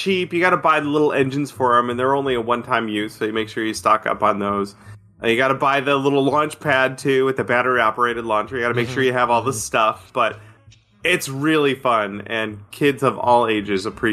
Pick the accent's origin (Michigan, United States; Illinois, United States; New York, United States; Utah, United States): New York, United States; I was visiting my hometown, my little town in upstate New York, and we went to the hobby shop that I used to frequent as a kid.